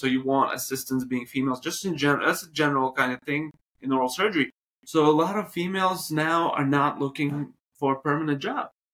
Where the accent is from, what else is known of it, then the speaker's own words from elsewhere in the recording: Uzbekistan; now in Queens, United States; I come from a fairly small community. I'm a Bukharian Jewish former Soviet Union. I'm from Uzbekistan, so it's a very small community of Jews from Soviet Union, mainly from the southern part.